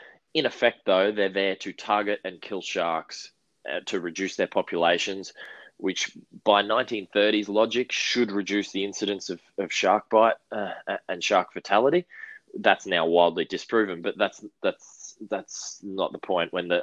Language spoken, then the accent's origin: English; Queensland, Australia; I grew up in Queensland